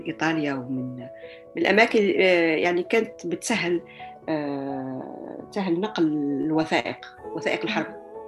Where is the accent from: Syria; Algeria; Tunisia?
Algeria; moved away; وفي 1991 طلعت من الجزائر ورحت على تونس، على أساس أنا ما كنت نعرف تونس، يعني كانت نوعا ما كان يعني بطريقة ما كان هروب من واقع جزائري اللي كنت نحسه خانق